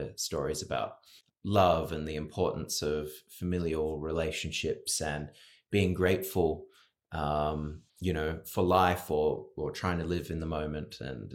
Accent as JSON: {"language": "English", "country": "Australia", "said": "I think that partly comes from being Australian and being open-minded and just loving music of the world."}